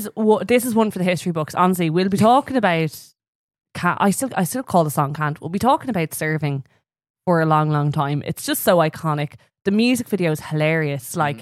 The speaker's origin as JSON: {"language": "English", "country": "Ireland", "said": "maybe it's because we're Irish, Connor"}